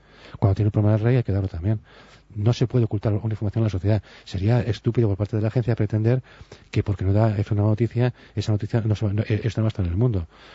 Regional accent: Spain; evidentemente yo como español

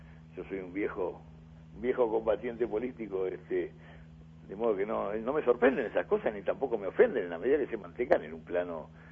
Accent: Colonia Suiza, Colonia, Uruguay; yo que soy de Colonia Suiza, en mi pueblo hay 500 personas que quedaron sin trabajo en un año.

